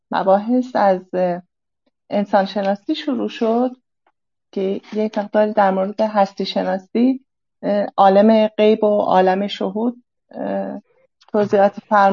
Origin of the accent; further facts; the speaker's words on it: Shiraz, Fars, Iran; من از شیراز.